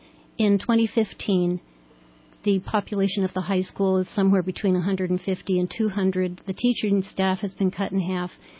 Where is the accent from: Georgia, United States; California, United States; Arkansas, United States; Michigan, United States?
California, United States; I grew up in Southern California, an agricultural family. We had citrus groves.